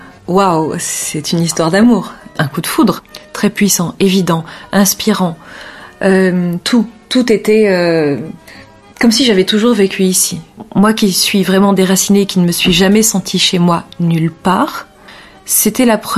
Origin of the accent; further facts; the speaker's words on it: Lebanon; Qu'est-ce qui fait que je suis libanaise ?